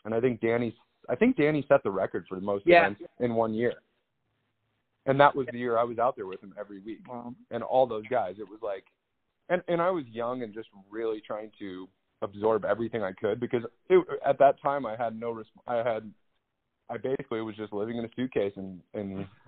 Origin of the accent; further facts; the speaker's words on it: Valencia, California, United States; I grew up in Valencia. I spent a lot of time in California and Valencia